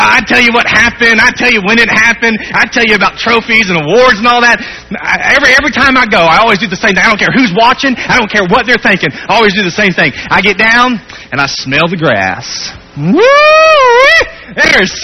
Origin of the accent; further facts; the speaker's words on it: Charleston, South Carolina, United States; I'm from Charleston, South Carolina. If you were to go with me on vacation to Charleston, I'd show you some.